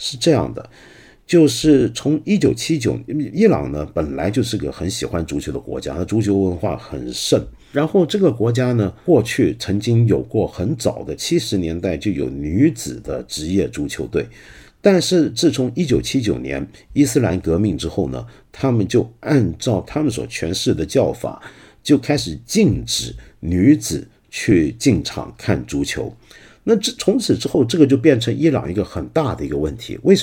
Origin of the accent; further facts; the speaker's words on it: Hong Kong; 就比如说在香港，我们香港人很爱舞狮，舞狮舞的一塌糊涂。